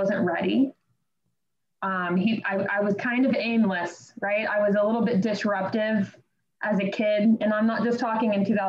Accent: Cincinnati, Ohio, United States; I grew up in Cincinnati, Ohio, and I applied, and I was supposed to go, and I was accepted to Wright State University

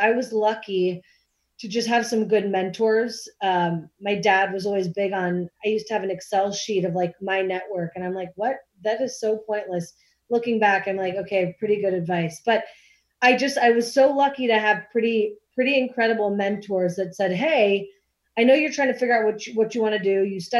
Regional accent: Cincinnati, Ohio, United States; So I picked my hometown of Cincinnati, Ohio, leveraged my network there

